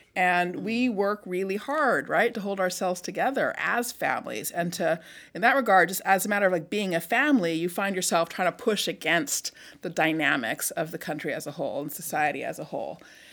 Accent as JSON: {"language": "English", "region": "California", "country": "United States", "tie": "born or raised there", "said": "So I grew up in California in the 70s, and my dad's family was from Northern Florida."}